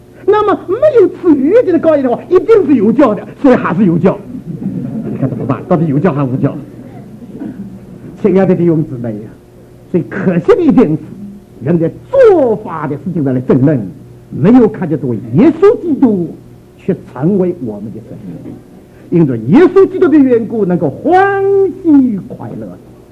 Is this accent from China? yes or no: yes; Shanghai, China; born or raised there; also born or lived in Taiwan; now in United States